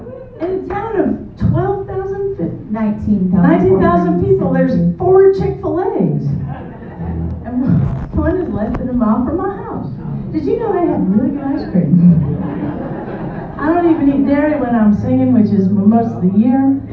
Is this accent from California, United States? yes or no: no; Georgia, United States; And the bacon was good, but you know, I'm from Georgia.